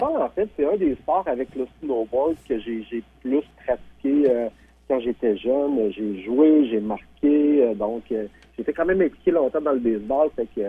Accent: Rimouski, Quebec, Canada; quand je vois les bas de neige chez nous à Rimouski

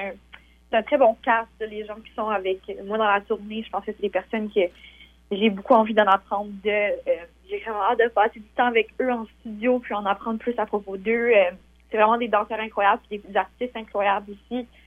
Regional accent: Petit-Rocher, New Brunswick, Canada; now in Montreal, Canada; C'est sûr que je retourne chez moi à Petit Rocher.

